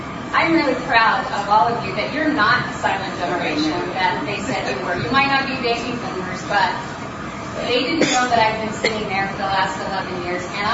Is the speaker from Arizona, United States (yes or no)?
no; Illinois, United States; I'm from Illinois